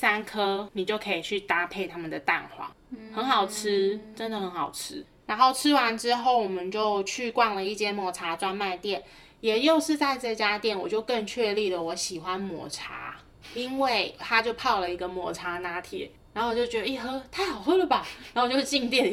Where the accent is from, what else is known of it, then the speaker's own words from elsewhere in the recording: Taiwan; 然后我们就说我们是台湾来的